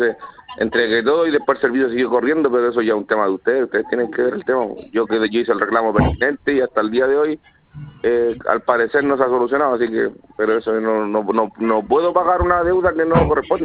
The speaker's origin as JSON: {"language": "Spanish", "town": "Santiago", "region": "Santiago Metropolitan Region", "country": "Chile", "said": "yo soy de Santiago, viajé especialmente a entregar al DECO a La Serena"}